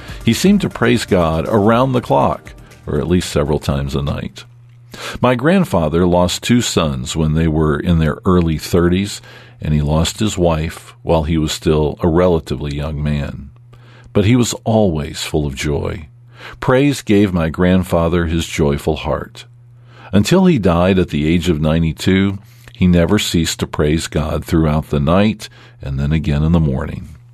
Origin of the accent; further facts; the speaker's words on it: Egypt; When I was a boy growing up in Egypt